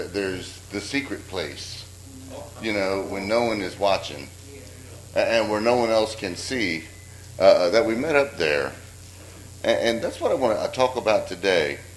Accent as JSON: {"language": "English", "region": "Delaware", "country": "United States", "tie": "born or raised there", "also_born_or_lived": "Oklahoma", "said": "So when I was five, we moved from Oklahoma to Delaware. My dad was transferred from Altus Air Force Base over to Dover Air Force Base, and when I got there, there's seven kids in our family."}